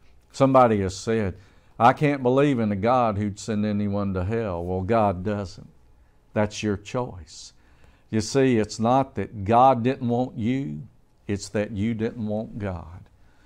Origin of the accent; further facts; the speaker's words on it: Memphis, Tennessee, United States; born there; when I was born on May 27th, 1951, I know the time, the place was at the Methodist Hospital in Memphis, Tennessee, and my name was recorded then.